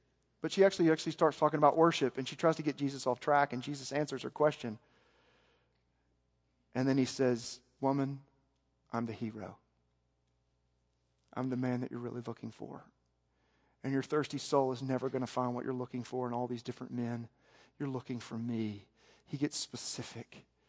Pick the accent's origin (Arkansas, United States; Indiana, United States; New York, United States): Arkansas, United States; No one in my life has ever lived north of the Mason-Dixon line, so I'm so one of you. I know I'm from Arkansas.